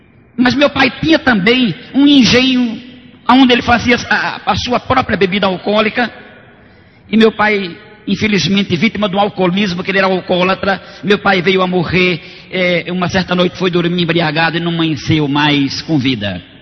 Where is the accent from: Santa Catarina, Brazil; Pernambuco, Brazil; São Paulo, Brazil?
Pernambuco, Brazil; Meus irmãos, eu sou pernambucano.